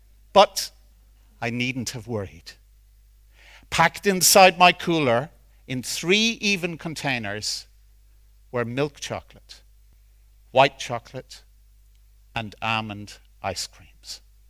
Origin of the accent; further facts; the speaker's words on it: Ireland; as a teenager, growing up in Ireland, was really quite liberating.